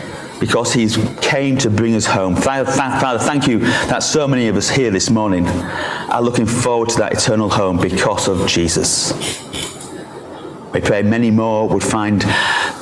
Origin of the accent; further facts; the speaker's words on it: Yorkshire and the Humber, United Kingdom; I come from Yorkshire, you may not know